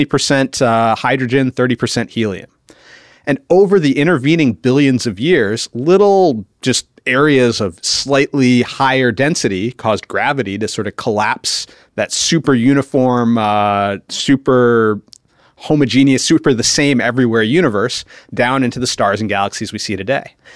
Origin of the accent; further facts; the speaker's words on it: Potomac, Maryland, United States; also born or lived in New York City; Yeah, so I was born in New York City, but grew up mostly in Potomac, Maryland, so the DC suburbs.